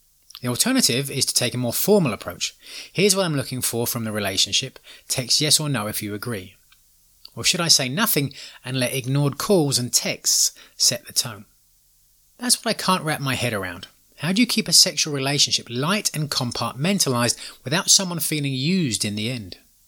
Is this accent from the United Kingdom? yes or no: yes; England, United Kingdom; growing up in England